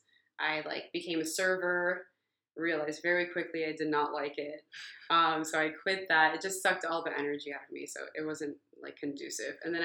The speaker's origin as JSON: {"language": "English", "town": "Miami", "region": "Florida", "country": "United States", "said": "And I wanted to experience the seasons too, because I'm from Miami."}